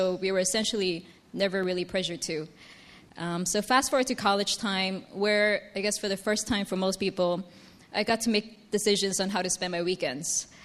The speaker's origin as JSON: {"language": "English", "country": "Hong Kong", "said": "when he knew that I was from Hong Kong"}